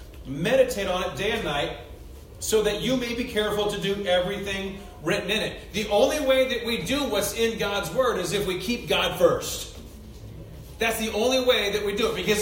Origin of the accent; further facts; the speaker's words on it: Chicago, Illinois, United States; now in Laconia, United States; Growing up in Chicago, you didn't want to plant anything before Mother's Day.